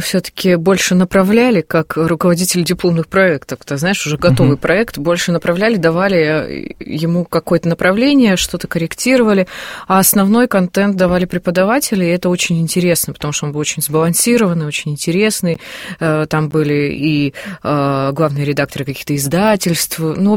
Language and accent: Russian; Krasnoyarsk, Krasnoyarsk Krai, Russia; Я вот это говорю как сибирячка. Я очень люблю город, в котором я родилась, Красноярск.